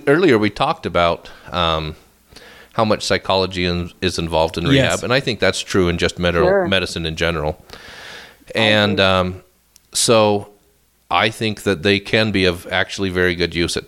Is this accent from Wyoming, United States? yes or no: yes; Jackson, Wyoming, United States; born there; I was born in Jackson, Wyoming.